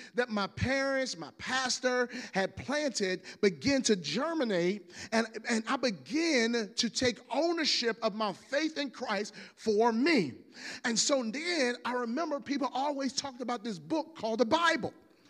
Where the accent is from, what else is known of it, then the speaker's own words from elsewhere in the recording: Ivor, Virginia, United States; I grew up in Ivor, Virginia, Southampton County, across the James River Bridge. Some of y'all ain't never been there. It's good peanuts and ham there, though.